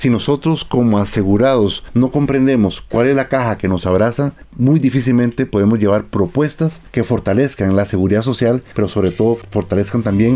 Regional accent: Costa Rica; nosotros como costarricenses perdamos la confianza en la caja

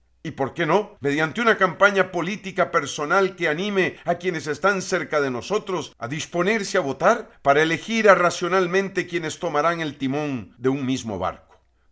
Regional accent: Costa Rica; Siendo costarricenses y queriendo un porvenir más próspero para nuestra patria

